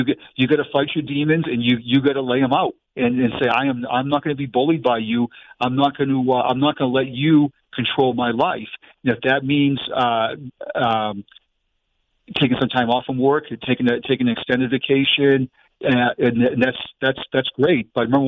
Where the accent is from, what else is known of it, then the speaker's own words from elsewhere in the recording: Boston, Massachusetts, United States; accent: Boston; now in Florida, United States; It's my Boston accent's kicking it right now.